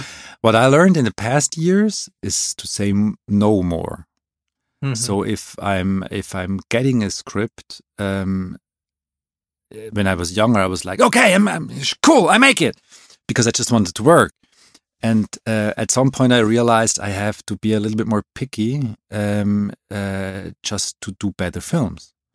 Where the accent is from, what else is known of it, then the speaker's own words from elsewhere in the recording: Switzerland; moved away as an adult; now in Germany; I'm born and raised in Switzerland.